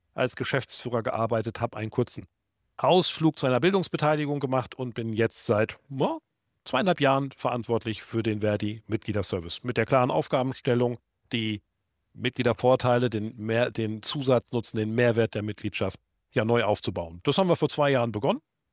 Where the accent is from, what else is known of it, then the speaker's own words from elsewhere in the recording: North Rhine-Westphalia, Germany; ich bin 53 Jahre alt, bin Westfale